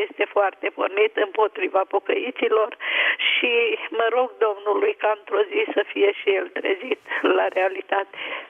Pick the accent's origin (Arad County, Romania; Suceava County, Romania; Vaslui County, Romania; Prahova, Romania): Vaslui County, Romania; Bârlad; eu am 71 de ani, bunicul meu, tatăl meu a fost adventist, eu sunt din Bârlad de loc.